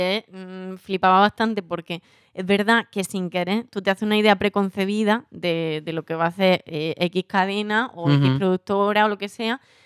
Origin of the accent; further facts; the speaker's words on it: Andalusia, Spain; Somos andaluces.